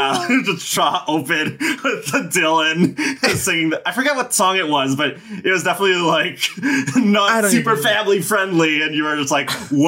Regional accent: Canada; But yeah, I was born and raised in Canada.

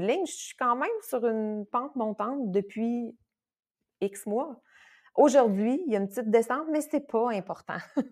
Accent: Jonquière, Quebec, Canada; oui, au Saguenay. Si jamais vous n'aviez pas encore perçu mon accent, c'est là que je suis. À Jonquière.

